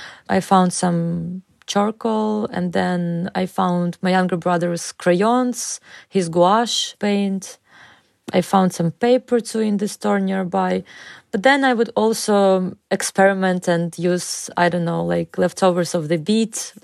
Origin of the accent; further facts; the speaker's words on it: Odesa, Odesa Oblast, Ukraine; English is a second language; I'm from Odessa. And all I do is painting and drawing.